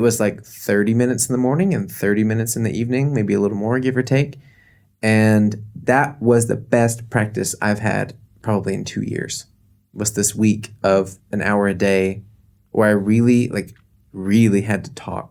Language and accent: English; the South, United States; it's just like growing up in the South. You know, you have an accent, you have slang.